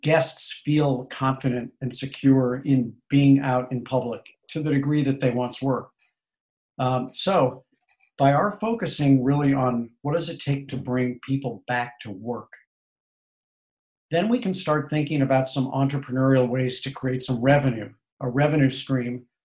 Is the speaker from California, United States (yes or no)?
no; St. Louis, Missouri, United States; when I was a kid growing up in St. Louis?